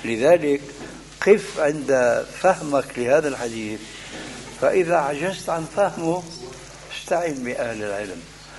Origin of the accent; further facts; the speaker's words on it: Syria; بس بدنا كما يقولون عندنا في الشام بدنا نسطح